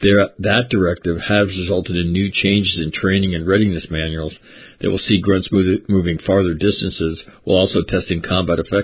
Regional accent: Sacramento, California, United States; He's a critical skills operator from my hometown, Sacramento, California

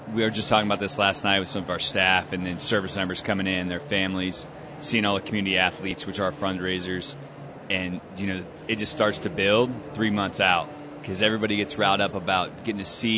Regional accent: Ohio, United States; So, born and raised in Ohio.

